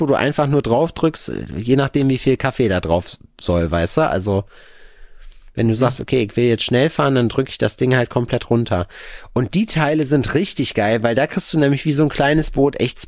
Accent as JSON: {"language": "German", "region": "North Rhine-Westphalia", "country": "Germany", "tie": "born or raised there", "said": "aber bei uns in NRW war auf jeden Fall Erdbeben"}